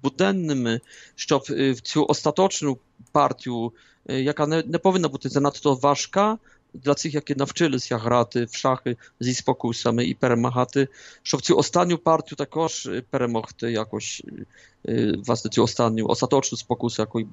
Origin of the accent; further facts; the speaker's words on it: Poland; Ukrainian is a second language; Ми, Поляки, не вміли карати наших зрадників.